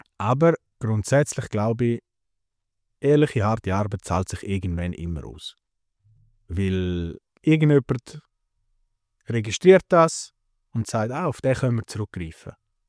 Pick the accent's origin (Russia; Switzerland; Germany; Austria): Switzerland; als Schweizer Mann